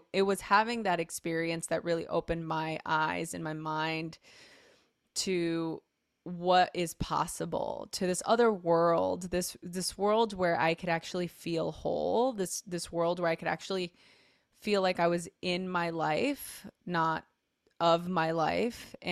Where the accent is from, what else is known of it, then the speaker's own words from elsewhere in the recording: Los Angeles, California, United States; I grew up in a really rough part of LA during a very chaotic time in LA history. It was I grew up in East LA.